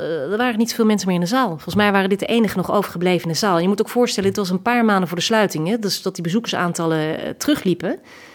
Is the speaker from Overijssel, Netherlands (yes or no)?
yes; Nijverdal, Overijssel, Netherlands; Ik ben opgegroeid in Nijverdal, vlakbij Raalte.